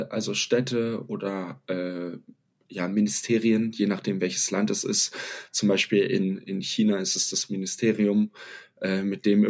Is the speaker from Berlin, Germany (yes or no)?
yes; Berlin, Germany; ich bin in Berlin groß geworden